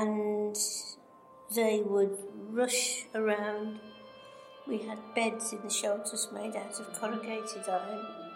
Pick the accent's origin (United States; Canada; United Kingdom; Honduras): United Kingdom; Exhall, West Midlands; born there; we were right on the edge of Coventry.